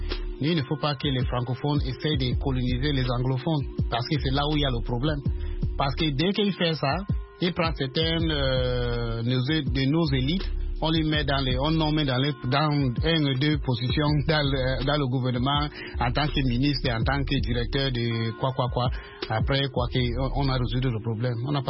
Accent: Cameroon; Moi, je suis Camerounais, mais je ne suis pas francophone. And I find it offensive to be considered as a francophone.

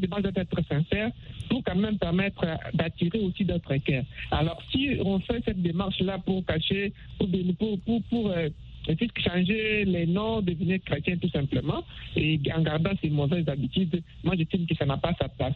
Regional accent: DR Congo; Ici, chez nous, à la République démocratique du Congo

